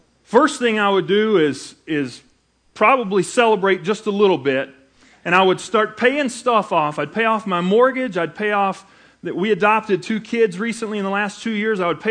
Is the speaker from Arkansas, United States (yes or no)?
yes; Arkansas, United States; now in Utah, United States; I came from Arkansas and had done a little research on what God was doing here in Utah before we moved out